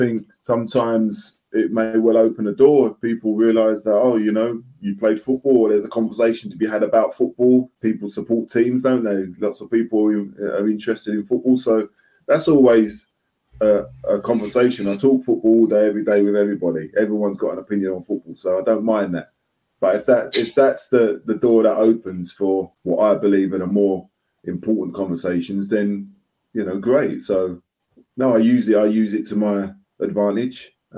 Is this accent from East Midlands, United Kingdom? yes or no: no; London, United Kingdom; I'm from the East End of London.